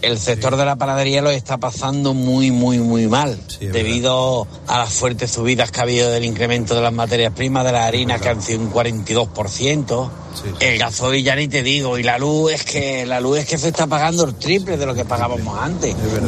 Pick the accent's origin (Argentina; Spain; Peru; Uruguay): Spain; Málaga, Andalusia; de Málaga, como tú sabes